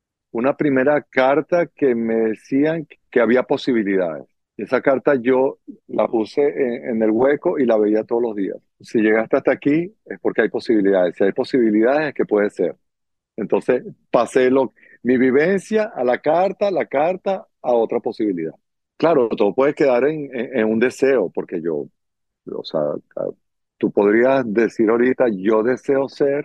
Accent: Caracas, Capital District, Venezuela; yo soy de Caracas, Venezuela

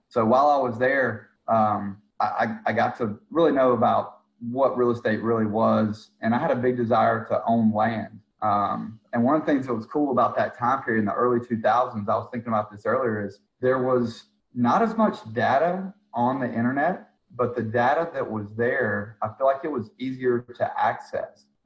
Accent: Georgia, United States; Yeah, I grew up in South Georgia and lived all over the country.

